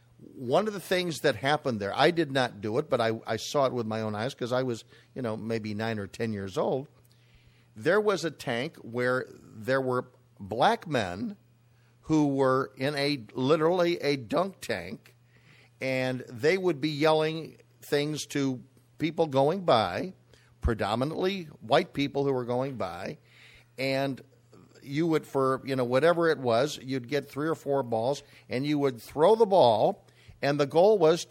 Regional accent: Chicago, Illinois, United States; that harkened me back to growing up in Chicago.

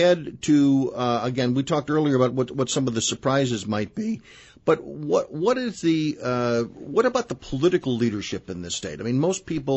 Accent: Chicago, Illinois, United States; You know, when you mentioned computers to me, I said, oh, man, I'm from Chicago.

